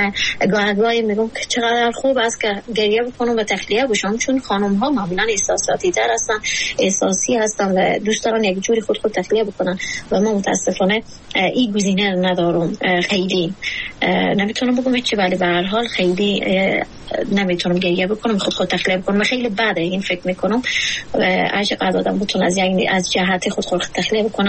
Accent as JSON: {"language": "Persian", "country": "Afghanistan", "said": "ما افغانستانی ها در شرایطی بزرگ شدیم که وقت اقتصادی داریم"}